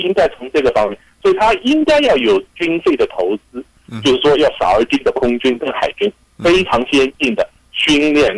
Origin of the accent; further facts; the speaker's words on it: China; 就我们都是大陆出来的